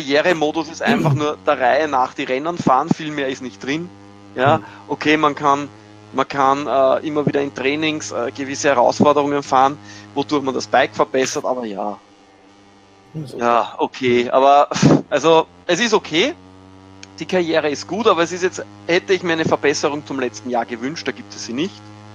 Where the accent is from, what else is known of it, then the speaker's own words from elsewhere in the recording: Austria; Das macht mir als Österreicher natürlich sehr viel Spaß